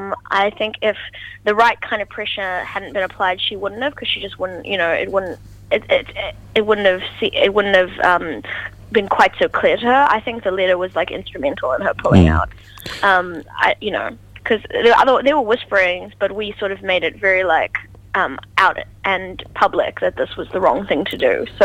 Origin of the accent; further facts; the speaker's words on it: South Africa; I'm South African, you know, and my parents lived through the boycotts and divestment and sanctions of apartheid South Africa